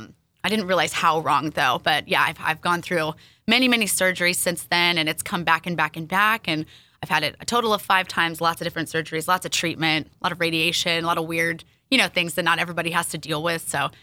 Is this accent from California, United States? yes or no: yes; Orange, California, United States; So grew up in Orange, California, two-parent home, sister, super committed to sports and just achieving academically.